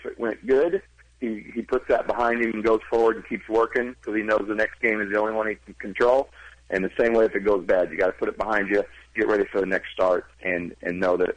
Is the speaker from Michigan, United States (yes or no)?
no; Evansville, Indiana, United States; I got an RBI league back in Evansville in my hometown that we're starting